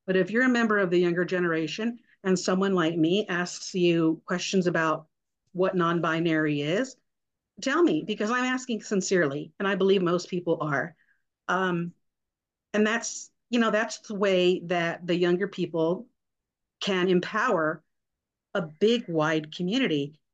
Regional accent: Texas, United States; moved away; I mean, I come from South Texas, and it's interesting because I moved to Colorado.

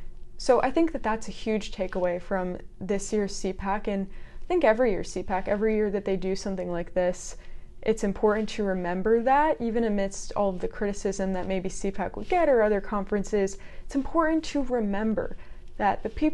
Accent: Connecticut, United States; And I grew up in Connecticut, so I wasn't around other Christian conservatives.

